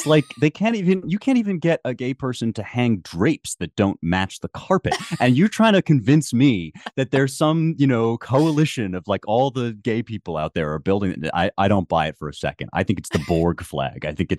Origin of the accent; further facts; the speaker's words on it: United States; when it comes to politics, I am an American.